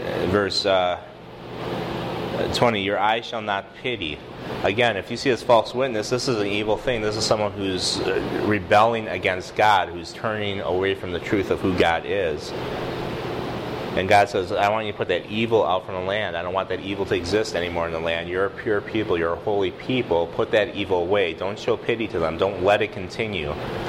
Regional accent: Wisconsin, United States; Yeah, I grew up in Wisconsin. Wisconsin doesn't.

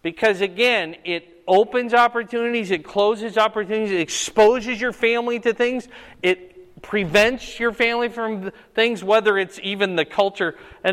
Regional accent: Fort Dodge, Iowa, United States; also born or lived in Cedar Rapids; I grew up in Fort Dodge, it was 15,000, and it was just, I didn't like the crowds, it was kind of a rowdy town anyway. And then we moved to Cedar Rapids, the second largest city in Iowa

